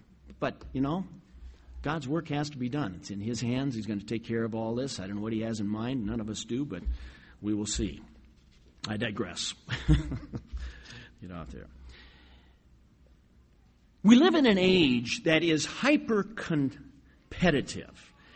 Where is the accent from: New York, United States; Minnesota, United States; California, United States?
Minnesota, United States; Litchfield; I'm talking about hockey right in Minnesota, my hometown. We used to have teams come off from Minneapolis to rent ice time in Litchfield, a town of 6,500